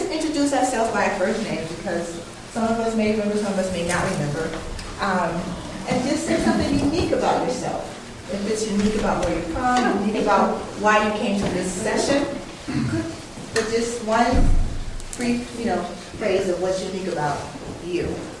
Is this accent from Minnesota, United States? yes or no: no; Rock Island, Illinois, United States; I am from Illinois, Rock Island, Illinois.